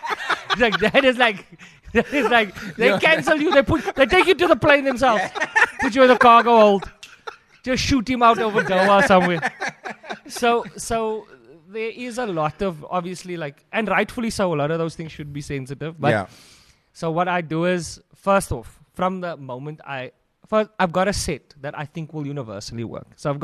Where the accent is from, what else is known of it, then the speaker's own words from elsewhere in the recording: South Africa; I really don't want to stay anywhere outside of South Africa, just because I'm very South African.